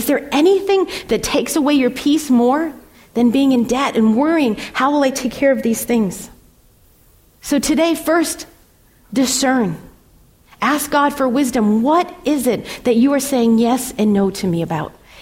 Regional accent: Lowell, Massachusetts, United States; I grew up in Lowell. My family was very poor.

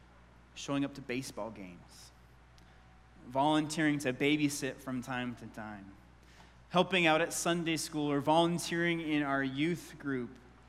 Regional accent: Bend, Oregon, United States; And Wade was a member of my church growing up in Bend.

